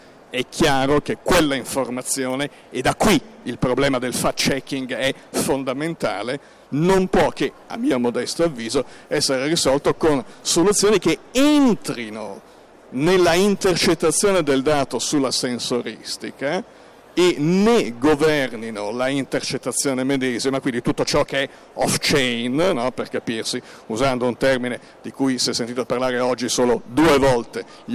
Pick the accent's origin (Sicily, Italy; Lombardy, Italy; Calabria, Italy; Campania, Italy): Lombardy, Italy; Milan; mi scuso, io sono milanese, quindi la pronuncerò ovviamente in modo milanese